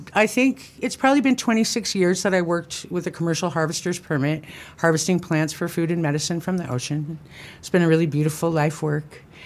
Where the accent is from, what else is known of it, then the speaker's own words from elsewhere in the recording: West Coast, United States; Yeah, most of my life I grew up on the West Coast, and my mom was, my parents are both teachers